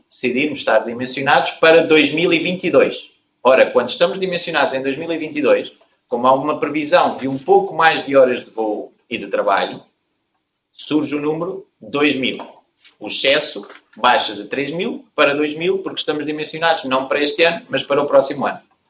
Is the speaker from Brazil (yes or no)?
no; Portugal; moved away; sou português e, como é sabido, muitos anos emigrado.